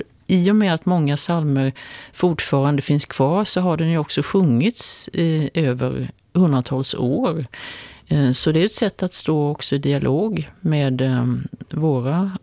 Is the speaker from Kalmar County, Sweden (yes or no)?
yes; Kalmar, Kalmar County, Sweden; där jag kommer ifrån, från Kalmar, om det avslöjas på dialekten då